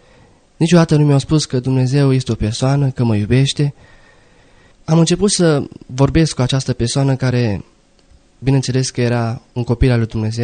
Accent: Zalău, Sălaj County, Romania; m-am născut într-o familie creștină ortodoxă, am 23 de ani, sunt din Zalău

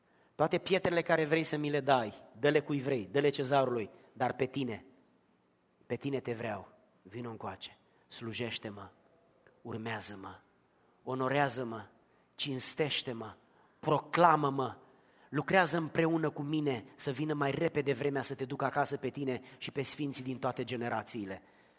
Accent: Romania; moved away; nu pentru că sunt bătrân venit din România

